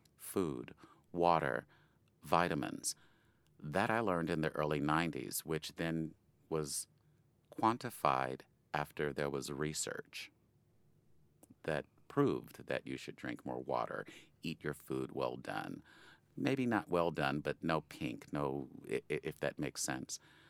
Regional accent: Chicago, Illinois, United States; I've lived in the city of Chicago since I was about 7. I feel that I am a Chicagoan in my core at this point.

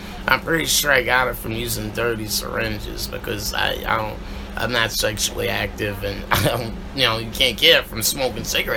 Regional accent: Chicago, Illinois, United States; I was born here in Chicago at the old Cook County Hospital. I've lived in Chicago my whole life.

